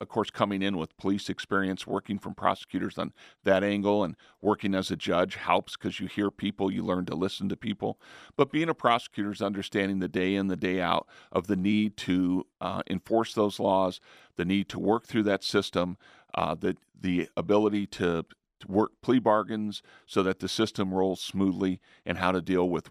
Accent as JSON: {"language": "English", "region": "New Mexico", "country": "United States", "moved": "yes", "lives_now": "Michigan, United States", "said": "No, I'm originally from New Mexico, came here 12 years ago, love water, grass, and trees."}